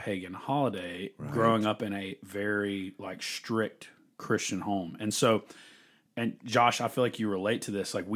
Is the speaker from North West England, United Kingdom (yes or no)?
no; Scotland, United Kingdom; I'm Scottish